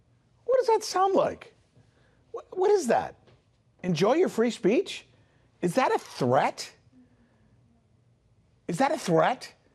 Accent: United States; I mean, I'm sorry, but when I watched this as an American

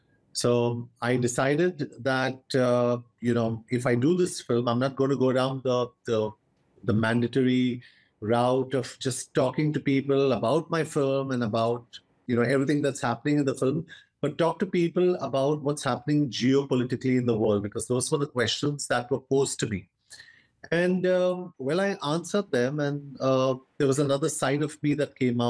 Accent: India; I am that Indian who's seen Russia hold my hand.

